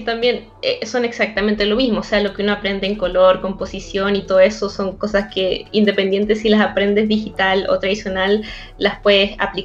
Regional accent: Santiago, Santiago Metropolitan Region, Chile; Yo soy de Santiago de Chile, en Latinoamérica.

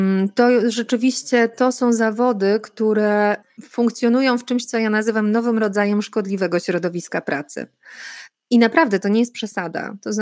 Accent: Silesian Voivodeship, Poland; now in Warsaw, Poland; ja jestem dziewczyną z małego miasteczka w Zagłębiu Śląsko-Dąbrowskim i ja naprawdę potrafię wyjrzeć głową poza bańkę z Warszawy, chociaż mieszkam tutaj od 20 lat

